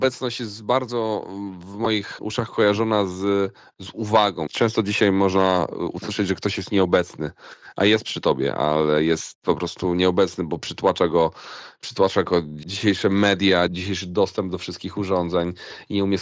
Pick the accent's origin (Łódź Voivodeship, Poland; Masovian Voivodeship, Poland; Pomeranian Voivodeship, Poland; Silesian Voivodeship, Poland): Pomeranian Voivodeship, Poland; Gdańsk; przez to, że my jesteśmy z Gdańska, czyli już no, na tym skraju Polski, z północy